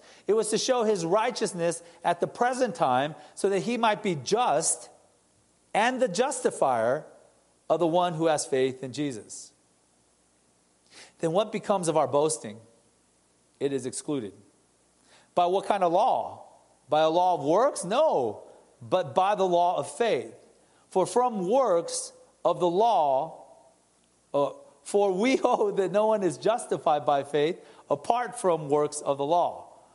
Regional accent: Gardena, California, United States; my neighbor, you know, my friends growing up in Gardena, or, you know, people that I went to school with?

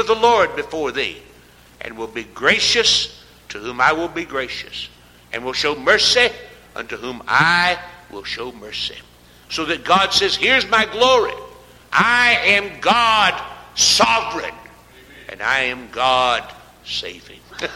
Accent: North Carolina, United States; In our part of the world where I was raised up in North Carolina, I was raised in Blue Ridge, Smoky Mountain area.

